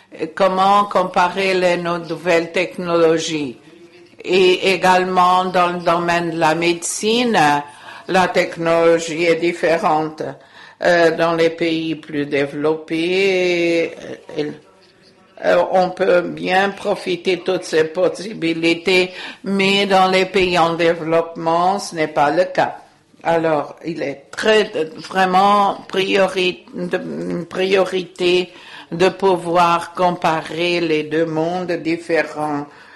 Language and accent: French; Algeria; Je suis sénateur d'Algérie.